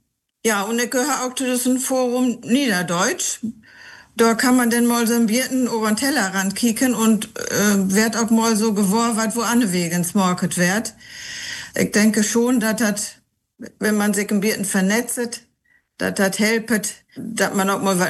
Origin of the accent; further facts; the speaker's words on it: Hille, North Rhine-Westphalia, Germany; first language Low German; German is a second language; bin 71 Jahre alt. Ich komme aus Hille. Das liegt mitten in schönen Mühlenkreis, mit Lübbecke. Bei mir ist das Plattdütsch Muttersprache. Hochdütsch habe ich erst in der Schule gelernt.